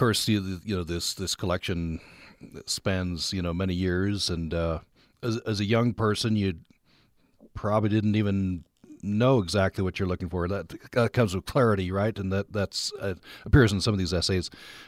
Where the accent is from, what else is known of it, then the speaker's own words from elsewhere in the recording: Vernal, Utah, United States; What were you going to do in Vernal? That's my hometown.